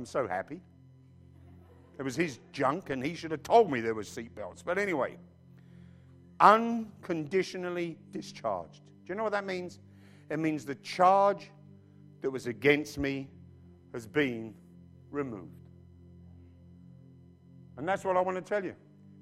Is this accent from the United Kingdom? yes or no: yes; England, United Kingdom; as an Englishman, I'm not fully aware of the laws of your country.